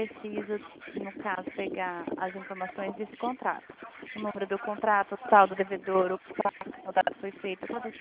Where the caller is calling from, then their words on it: Dourados, Mato Grosso do Sul, Brazil; Mato Grosso do Sul.